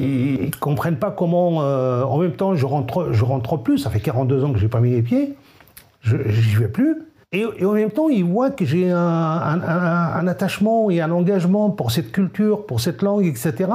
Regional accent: Kabylie, Algeria; first language Kabyle; French is a second language; now in France; J'aime mon pays, j'aime ma langue maternelle, le Kabyle.

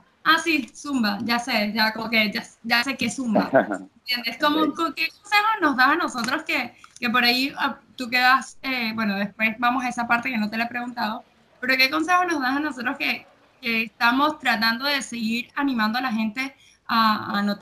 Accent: Venezuela; now in Argentina; Yo soy de Venezuela y aquí en Argentina

